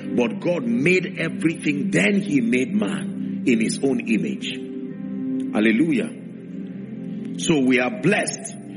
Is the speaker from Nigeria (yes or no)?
yes; Nigeria; there is a reality that is within me that is greater than just being a Nigerian.